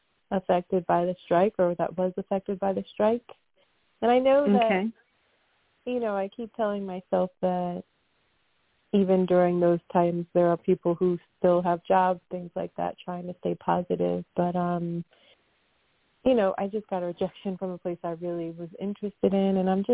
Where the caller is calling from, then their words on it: Philadelphia, Pennsylvania, United States; I'm calling from Philadelphia.